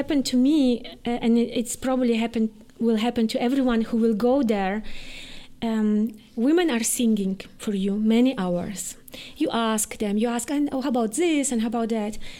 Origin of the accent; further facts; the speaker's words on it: Lviv, Lviv Oblast, Ukraine; English is a second language; I was, in that time, was first experimental theater starting to move in my hometown in Lviv.